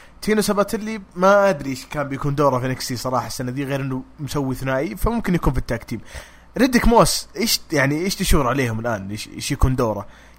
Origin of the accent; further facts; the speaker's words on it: Saudi Arabia; عندنا في السعودية العمدة عمدة حي